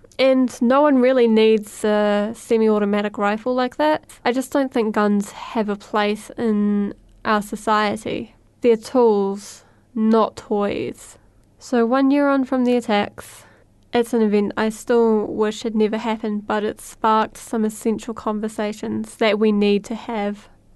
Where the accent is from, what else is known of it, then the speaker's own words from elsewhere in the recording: Christchurch, Canterbury, New Zealand; It's interesting how the attacks have changed Christchurch. This is my hometown